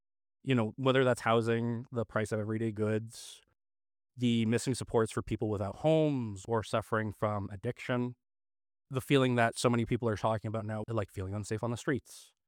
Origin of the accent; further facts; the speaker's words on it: Hamilton, Ontario, Canada; I was born and raised in Hamilton. I lived on the mountain for quite a long time.